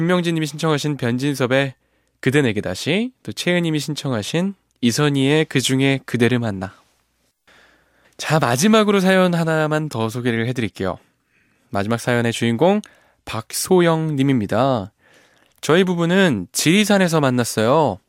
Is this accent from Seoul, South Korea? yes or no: yes; Seoul, South Korea; 저 어렸을 땐 저는 서울에 살았었고